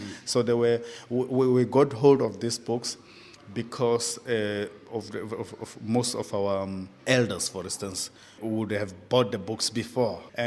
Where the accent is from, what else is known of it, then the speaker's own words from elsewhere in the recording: South Africa; I'm from South Africa.